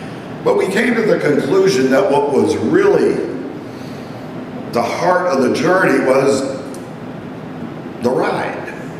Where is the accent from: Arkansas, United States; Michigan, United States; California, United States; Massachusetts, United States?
Massachusetts, United States; they asked us, where are you from? We said, Massachusetts.